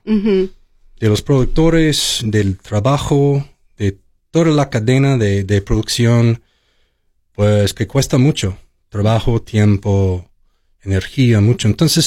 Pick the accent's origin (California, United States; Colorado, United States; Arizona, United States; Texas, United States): Arizona, United States; Tucson; quise regresar aquí a Tucson, Arizona, de donde soy originario, de Arizona.